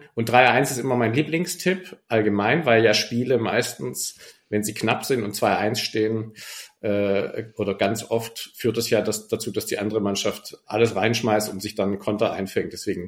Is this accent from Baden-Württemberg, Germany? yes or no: yes; Stuttgart, Baden-Württemberg, Germany; now in Hamburg, Germany; ich bin ja aufgewachsen quasi in Rufweite zum damaligen Neckarstadion.